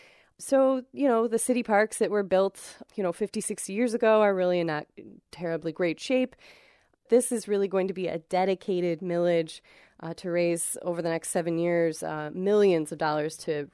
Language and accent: English; Grand Rapids, Michigan, United States; Ah, yes, my hometown here.